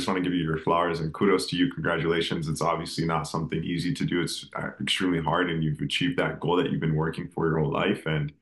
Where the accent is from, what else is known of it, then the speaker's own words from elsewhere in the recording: Brampton, Ontario, Canada; we're from Canada, from Brampton, Ontario, and we used to go to middle school with each other, high school.